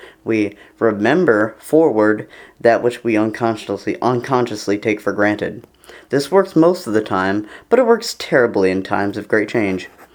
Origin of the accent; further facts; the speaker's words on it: Wisconsin, United States; I'm from Wisconsin. I recall the 1950s when Senator Joe McCarthy had everyone trembling for fear of being called a communist. It was pretty dark in Wisconsin in the 1950s.